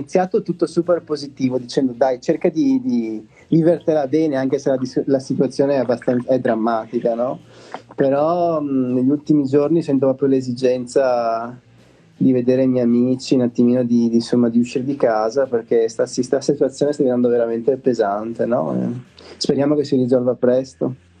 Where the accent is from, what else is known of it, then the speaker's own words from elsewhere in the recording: Venice, Veneto, Italy; now in Bologna, Italy; No, io sono di Venezia ma abito a Bologna da 2 anni.